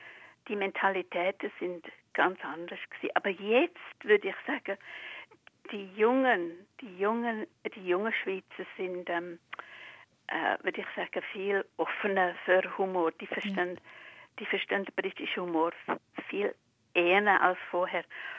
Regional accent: United Kingdom; now in Switzerland; Schon als kleines Kind in Großbritannien.

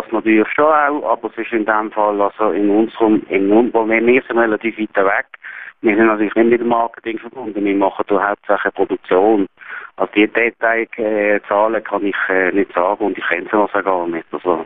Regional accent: Switzerland; weil vielleicht bei uns in der Schweiz vor 50 Jahren.

